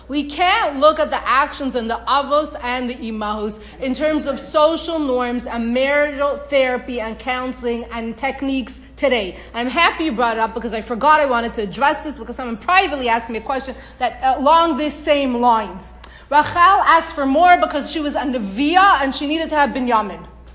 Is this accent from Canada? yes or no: yes; Canada; I'm from Canada.